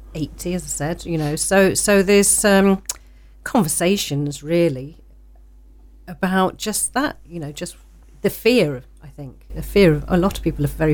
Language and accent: English; United Kingdom; especially being British, you know, we don't tend to talk about that sort of thing.